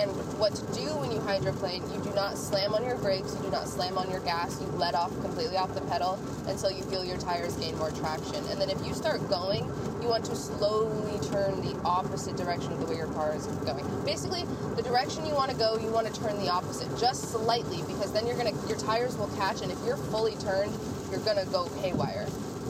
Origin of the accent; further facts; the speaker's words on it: Oregon, United States; now in California, United States; Holy crap, guys. I'm from Oregon. We just drive right through it.